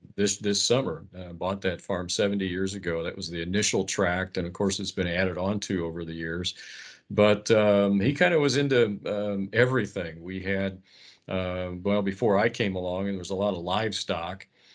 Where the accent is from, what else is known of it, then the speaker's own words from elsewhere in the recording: Indiana, United States; Sure. I'm from Northeastern Indiana. I'm the youngest of six.